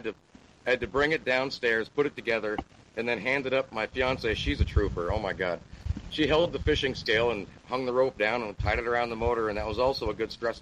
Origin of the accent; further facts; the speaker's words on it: Burlington, Vermont, United States; now in Bethel, United States; I'm from originally Burlington, Vermont, but I'm living here in Bethel now.